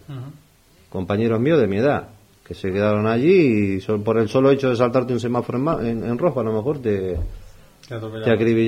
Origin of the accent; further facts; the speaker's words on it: Argentina; O sea que es una cosa que tenemos, ¿no?, todos los argentinos.